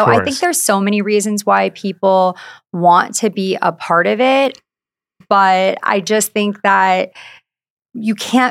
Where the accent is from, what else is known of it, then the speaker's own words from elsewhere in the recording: New York, United States; I grew up on Long Island, so close to the city, but not like where I was with stars or anything like that.